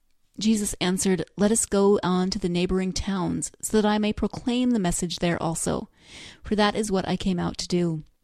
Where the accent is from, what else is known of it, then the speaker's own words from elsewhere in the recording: Montana, United States; And second of all, because, you know, I'm from Montana. Obviously, Montana is the coolest place ever. And I still think Montana is awesome, even though I don't live there anymore.